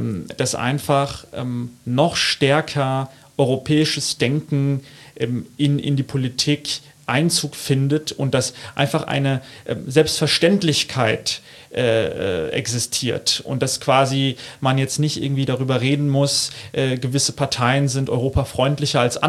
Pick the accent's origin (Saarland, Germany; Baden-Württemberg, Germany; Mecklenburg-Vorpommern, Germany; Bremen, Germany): Saarland, Germany; Saarbrücken; Aber trotzdem, das Saarland ist für mich meine Heimat, Saarbrücken spezifisch.